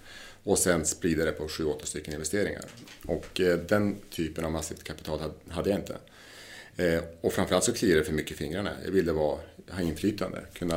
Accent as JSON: {"language": "Swedish", "region": "Lapland", "country": "Sweden", "said": "vi kommer från Lappland, i södra Lappland."}